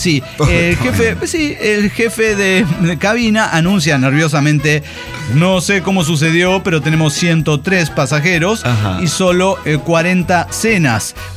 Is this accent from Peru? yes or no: no; Tarija, Bolivia; de Tarija, Bolivia.